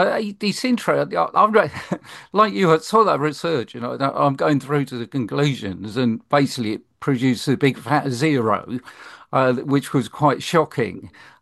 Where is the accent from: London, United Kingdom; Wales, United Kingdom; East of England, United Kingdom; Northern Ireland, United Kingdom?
London, United Kingdom; my background, I'm a Londoner, I was born in London, and so my kind of cultural background is all of that.